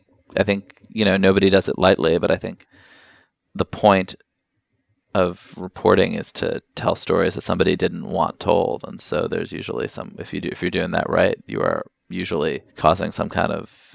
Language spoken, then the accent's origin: English; New York City, New York, United States; I grew up here in New York. I'm a Times guy.